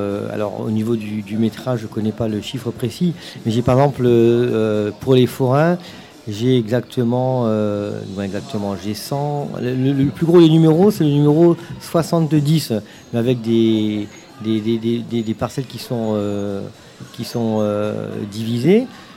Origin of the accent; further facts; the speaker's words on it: Grand Est, France; j'ai rencontré un stand alsacien, et je suis lorrain.